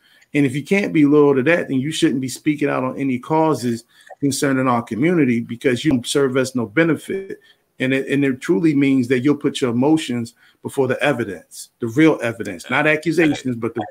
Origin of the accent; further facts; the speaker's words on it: Philadelphia, Pennsylvania, United States; And I'm from Philly. I met Mark on several occasions.